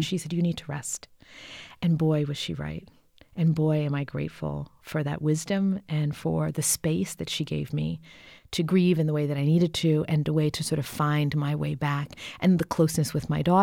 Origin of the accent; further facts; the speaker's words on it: the South, United States; for me as a Southerner and who was always grew up like, you know, you help out